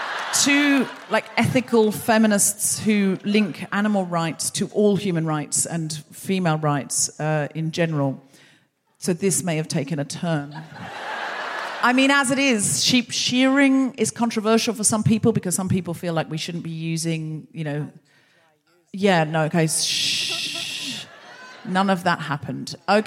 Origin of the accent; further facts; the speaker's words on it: Australia; I'm from Australia